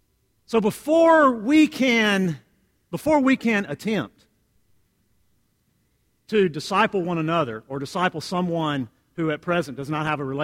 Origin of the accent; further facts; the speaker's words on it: Mississippi, United States; I'm from Mississippi, so we called them cathead biscuits because they were big as a cat's head.